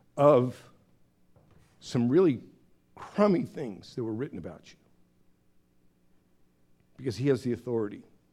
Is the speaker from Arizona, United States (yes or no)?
no; Downey, California, United States; She's from my hometown of Downey.